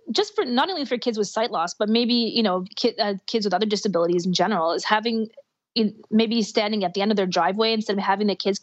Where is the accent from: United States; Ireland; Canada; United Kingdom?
Canada; Montreal, Quebec; growing up in Montreal, I remember so often wearing my snowsuit with my costume stuck over the top.